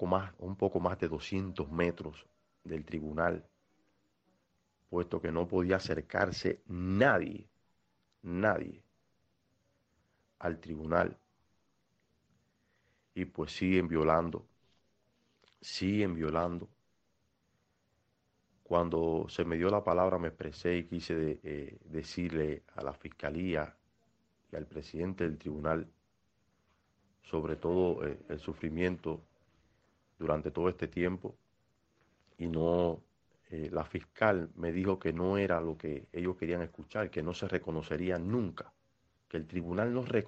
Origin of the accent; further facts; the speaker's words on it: Cuba; violan todos nuestros derechos elementales como ciudadano cubano